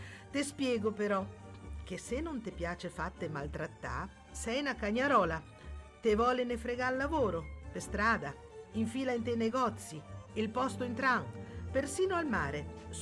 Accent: Ancona, Marche, Italy; che so d'Ancona e non conosco falsità

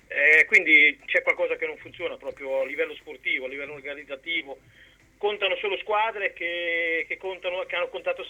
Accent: Ancona, Marche, Italy; perché comunque io sono d'Ancona

